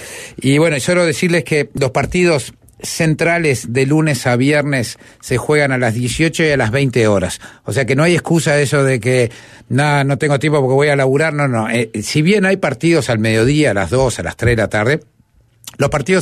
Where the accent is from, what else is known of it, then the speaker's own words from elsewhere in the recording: Uruguay; somos los uruguayos